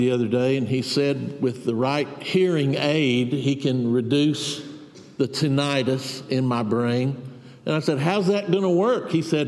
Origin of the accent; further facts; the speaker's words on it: Milledgeville, Georgia, United States; When I grew up in Milledgeville, Georgia, you know that story. The TV station, we only got one TV station in Milledgeville.